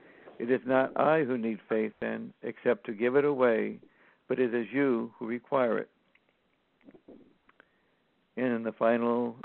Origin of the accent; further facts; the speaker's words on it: Massachusetts, United States; born there; I was born on the East Coast in Massachusetts.